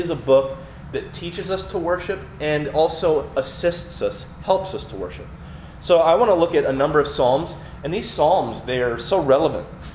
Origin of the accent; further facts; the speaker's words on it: Atlantic, Iowa, United States; I'm from Atlantic, Iowa.